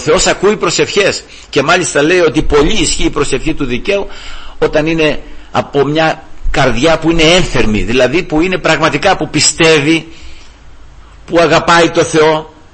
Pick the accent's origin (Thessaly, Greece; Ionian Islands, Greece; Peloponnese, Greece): Peloponnese, Greece; Platanos; στο χωριό μου είχα πάει, εκεί που μεγάλωσα, στον Πλάτανο, στον Αυλό το λέμε, είναι Σταλτομηρά βέβαια, είναι αυτό, είναι κοινό της Σταλτομηρών, είναι στον Ταΐγετο προς τη Μεσσηνιακή Μάνη αυτή.